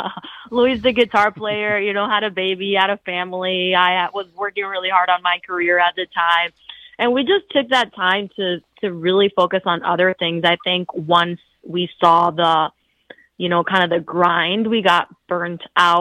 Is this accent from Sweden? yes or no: no; Puerto Rico; also born or lived in Austin, Texas; now in Madison, United States; Yeah, so when we moved away from Puerto Rico, we actually lived in Austin, Texas for a little bit